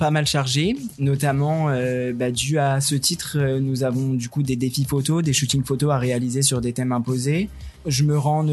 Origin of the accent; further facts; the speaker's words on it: Tonnerre, Bourgogne-Franche-Comté, France; Je suis originaire de Tonnerre, donc dans l'Yonne, une ville de Bourgogne.